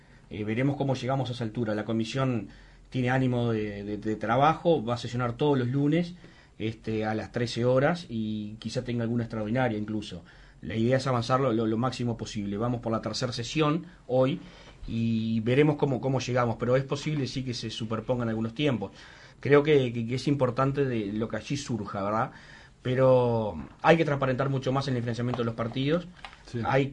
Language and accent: Spanish; San Bautista, Canelones, Uruguay; also born or lived in San Ramón; Yo soy de San Bautista y nací en San Ramón.